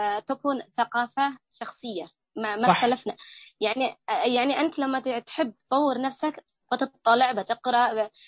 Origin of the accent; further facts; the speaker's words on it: Yemen; نحن لم نستطع أن نوزع لجميع الطلاب داخل يعني عندنا في اليمن